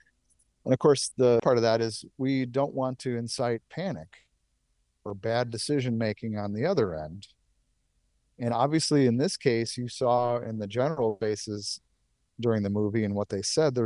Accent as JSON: {"language": "English", "town": "Buffalo", "region": "New York", "country": "United States", "tie": "born or raised there", "lives_now": "Champaign-Urbana, United States", "said": "You know, I grew up in Buffalo. I love big snow."}